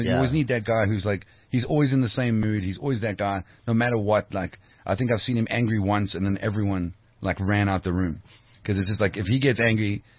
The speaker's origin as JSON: {"language": "English", "region": "Scotland", "country": "United Kingdom", "tie": "born there", "said": "I'm a Scottish guy. I was born in Scotland."}